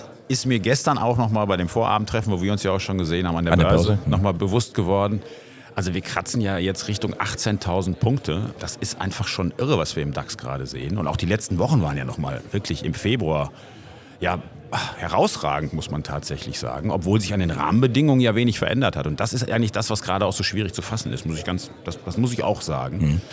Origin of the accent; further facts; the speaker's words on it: Cologne, North Rhine-Westphalia, Germany; Also ich bin ja Kölner